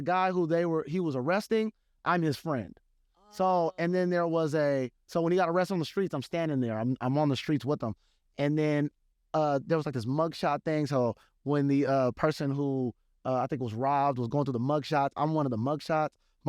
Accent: Sacramento, California, United States; I'm from Sacramento and, you know, just up north in California.

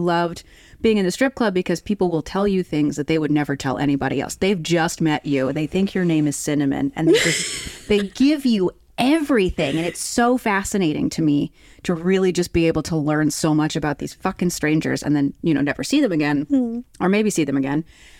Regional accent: Texas, United States; So, I'm from the South. I'm from Texas and, you know, truly known for being a progressive and sexually positive state at all times.

